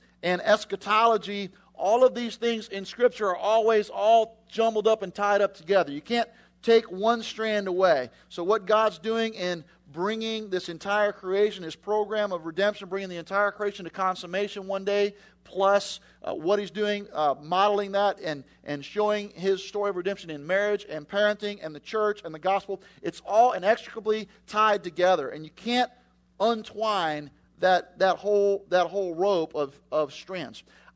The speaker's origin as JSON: {"language": "English", "town": "West Palm Beach", "region": "Florida", "country": "United States", "also_born_or_lived": "Louisville", "said": "I'm from West Palm Beach, as Dan said before we got up here."}